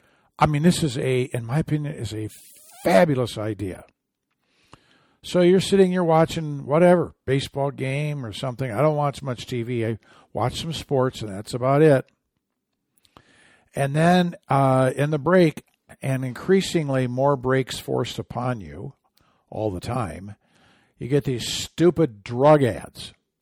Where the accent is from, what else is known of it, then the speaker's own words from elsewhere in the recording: Michigan, United States; moved away; Growing up in Michigan, I didn't know what an e-ticket ride was. I didn't know that till I moved to Southern California.